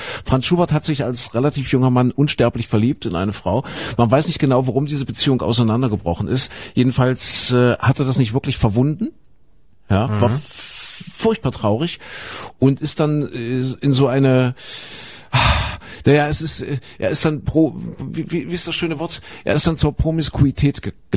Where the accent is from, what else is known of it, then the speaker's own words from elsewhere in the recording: Saxony-Anhalt, Germany; Nee, das ist Sachsen-Anhalt, meine Heimat.